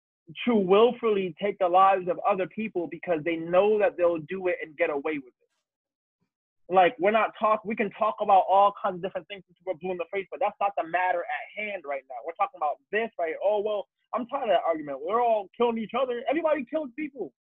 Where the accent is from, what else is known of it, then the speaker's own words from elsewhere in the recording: Bronx, New York, United States; I'm from Bronx, New York. You know what I'm saying? I'm from Bronx, New York. I'm from West Gun Hill Road.